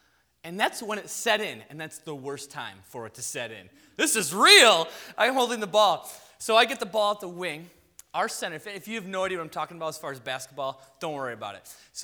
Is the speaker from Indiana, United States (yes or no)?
no; Madison, Wisconsin, United States; So I grew up in Madison. I went to Verona High School, which is basically a suburb of Madison, if you don't know where that is.